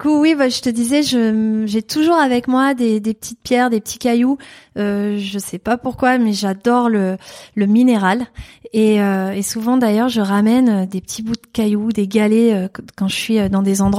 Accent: Ajaccio, Corsica, France; also born or lived in Étaples / Alpe d'Huez; Je suis née dans le Nord-Pas-de-Calais, à Étaples-sur-Mer. Ensuite, j'ai grandi à Ajaccio, en Corse. Et j'ai fini, la fin de mon enfance, le début de mon adolescence, dans les Alpes, à l'Alpe d'Huez exactement.

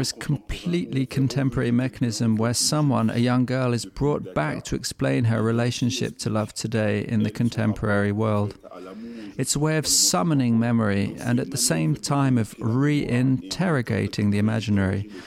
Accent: Benin; also born or lived in Ivory Coast; now in France; and I'm originally from Benin. I was born in the Ivory Coast in 1986, and I came to study in France. Far from my country

